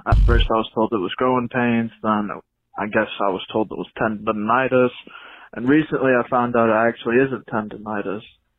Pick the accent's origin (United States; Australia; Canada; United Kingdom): United States; Michigan; I'm from Michigan. I'm 18 years old